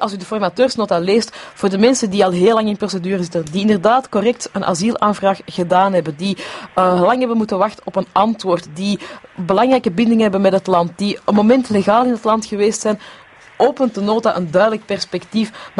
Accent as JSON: {"language": "Dutch", "country": "Belgium", "said": "stel nu dat wij zeggen als Belgen"}